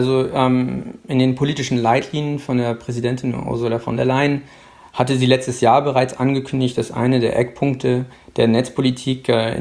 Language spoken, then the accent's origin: German; Hamburg, Germany; moved away as an adult; now in Brussels, Belgium; Ich komme aus Hamburg, bin da geboren und aufgewachsen, habe nach dem Abi in England Physik studiert